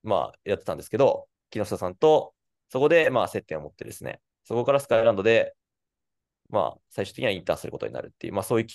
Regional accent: Nagoya, Aichi, Japan; moved away as an adult; そうですね。地元は名古屋です。

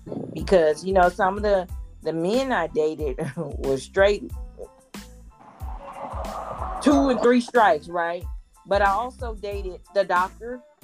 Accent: Houston, Texas, United States; And I come from Fifth Ward, Texas.

